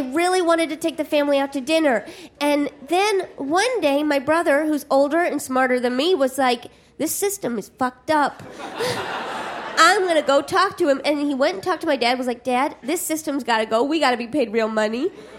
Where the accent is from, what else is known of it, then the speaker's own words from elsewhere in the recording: Midwest, United States; Hello. I'm from the Midwest. Is anyone else from the Midwest?